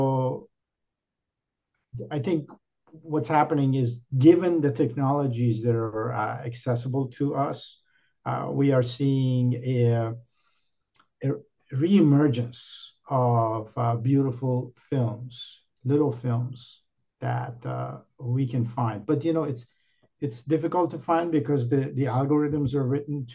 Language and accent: English; Iran; I was born in Iran.